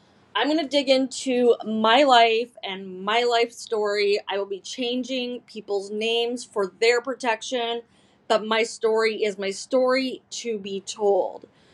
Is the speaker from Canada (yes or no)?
yes; Collingwood, Ontario, Canada; I was born on June 23rd, 1981 in Collingwood, Ontario, Canada. It was a very small town, and I was born and raised there.